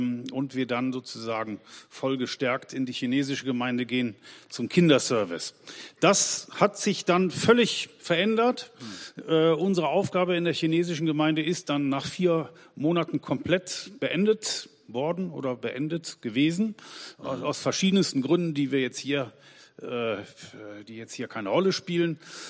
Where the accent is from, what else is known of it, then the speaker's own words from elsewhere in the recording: Germany; Und ich als Deutscher dachte, jetzt will ich aber wirklich mein deutsches Umfeld